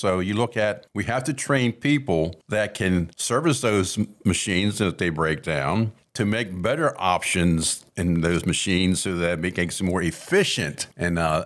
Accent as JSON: {"language": "English", "country": "United States", "said": "I'm from Carroll County, and we notice the number of farms have decreased"}